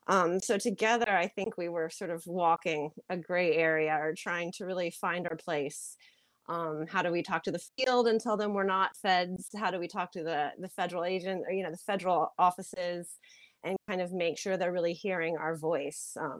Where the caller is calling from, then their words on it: Annapolis, Maryland, United States; I am calling today from my home in Annap